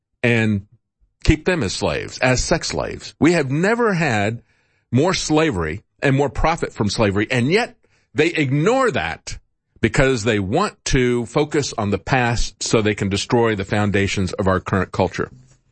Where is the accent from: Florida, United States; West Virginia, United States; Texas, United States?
Florida, United States; And I was like, well, I'm from here, from Florida. Where are your people from? What do you mean? Where are you? Well, you know, like I'm Italian and Polish or anything. It was like, I'm just American.